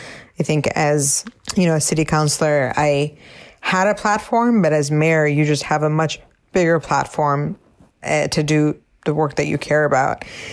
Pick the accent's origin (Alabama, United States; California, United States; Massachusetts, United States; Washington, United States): Massachusetts, United States; Cambridge; And as far as what, you know, Cambridge is, you know, it's been my hometown and I've seen it change in so many different ways.